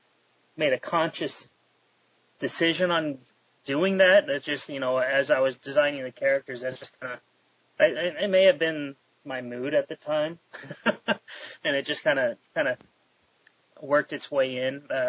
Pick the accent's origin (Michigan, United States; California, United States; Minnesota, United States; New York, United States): California, United States; Huntington Beach; But I am originally from Huntington Beach, California.